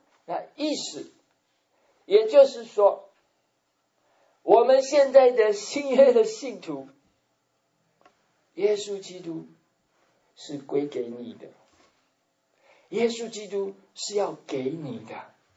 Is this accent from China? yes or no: no; Taiwan; moved away; 我记得我刚从台湾来的时候